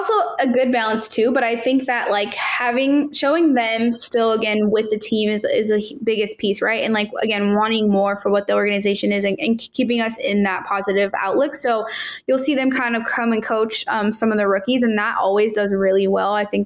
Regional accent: Arizona, United States; now in Carolina, United States; but I'm from Arizona.

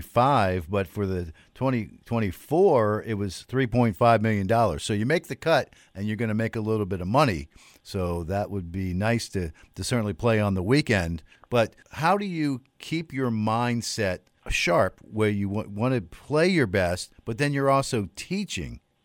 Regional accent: Washington, District of Columbia, United States; That's kind of a home game for me, being that D.C. is my hometown.

